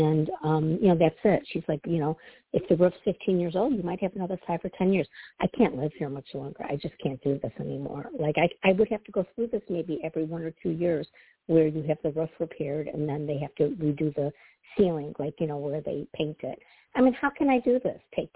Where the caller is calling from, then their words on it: Midwest, United States; Hi, Tony. … from the Midwest.